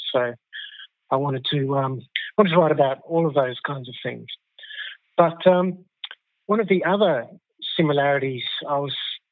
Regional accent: Australia; it's certainly familiar to me as an Australian

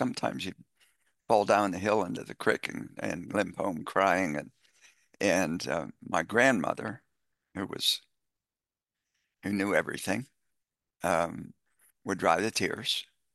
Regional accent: Appalachia, United States; I'm a Appalachian redneck hillbilly at heart. That's never going to change. I've never left those hills.

